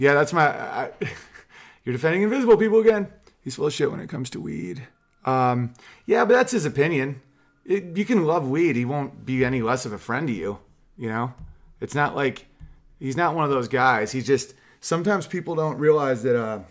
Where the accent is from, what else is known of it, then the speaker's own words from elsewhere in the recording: United States; I'm from America.